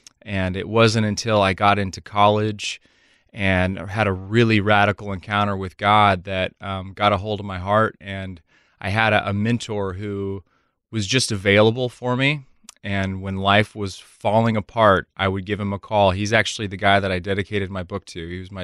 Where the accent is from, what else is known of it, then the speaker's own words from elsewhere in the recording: Texas, United States; I grew up going to church. I grew up in Texas